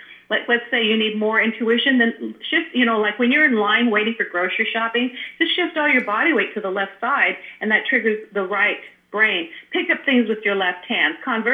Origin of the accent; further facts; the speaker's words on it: California, United States; Look, I'm from Silicon Valley, so I know about Haight-Ashbury and all that, you know?